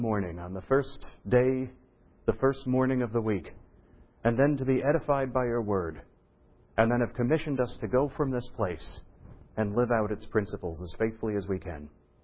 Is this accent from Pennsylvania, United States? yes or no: yes; Philadelphia, Pennsylvania, United States; Now, Philadelphia, we all know because we're from Philadelphia